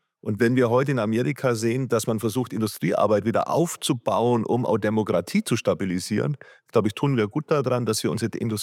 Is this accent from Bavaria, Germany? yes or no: yes; Bavaria, Germany; Nein, ich komme aus dem Süden und ich bin ein Bayer, aber ein bayerischer Schwabe.